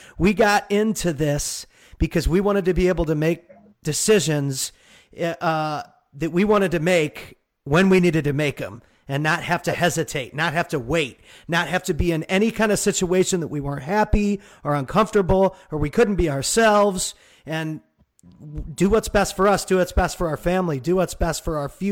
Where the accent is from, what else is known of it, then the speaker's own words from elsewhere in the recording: St. Louis, Missouri, United States; also born or lived in Arizona / Las Vegas, United States; I'm from St. Louis. I moved to Arizona for college. When I graduated college, I moved to Las Vegas.